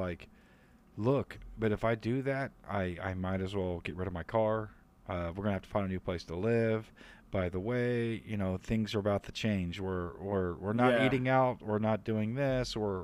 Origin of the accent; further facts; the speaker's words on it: United States; He's from Belgium and I'm from the States.